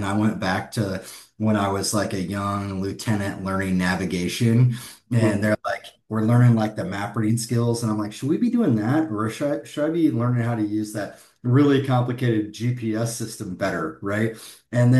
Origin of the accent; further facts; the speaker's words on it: West Lafayette, Indiana, United States; I'm from West Lafayette, went to West Point, studied econ